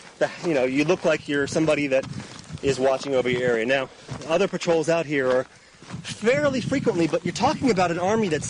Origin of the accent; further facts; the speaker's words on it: Tennessee, United States; Now, me personally, I am a redneck Jew. I come from Tennessee. I shotgun on the truck, dog in the back.